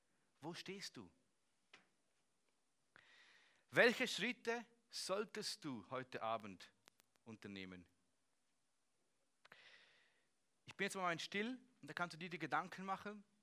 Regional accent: Switzerland; aber als Schweizer habe ich schon ein bisschen Freude, wenn die Schweizer gewinnt und nicht die Gegenmannschaft.

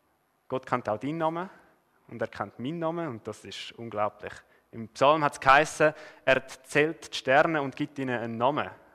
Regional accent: Switzerland; das ist das grösste Problem an mir selber und bei uns in der Schweiz, dass wir einfach zu viel haben.

